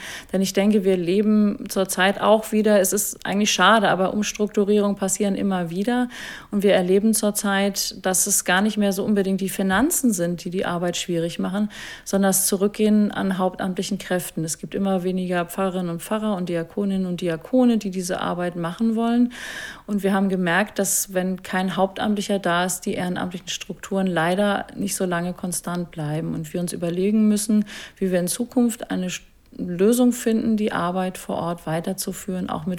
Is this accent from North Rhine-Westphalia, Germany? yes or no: no; Marburg, Hesse, Germany; ich komme aus Marburg, der Stadt der Blinden.